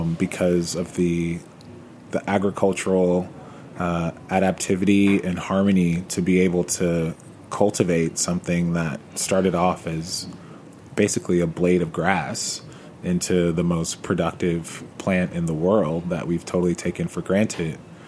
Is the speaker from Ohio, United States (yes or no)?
no; Georgia, United States; No, so I am from Georgia